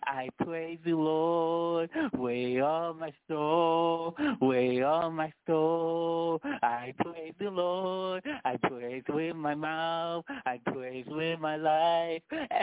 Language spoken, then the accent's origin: English; Boston, Massachusetts, United States; I'm from Boston. I'm calling from Boston.